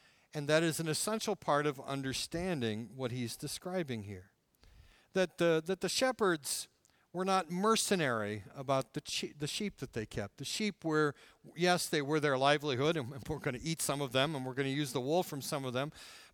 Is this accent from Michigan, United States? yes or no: yes; Detroit, Michigan, United States; When I was growing up, I grew up in Downriver, Detroit. And was and still am a Detroit Tiger baseball fan.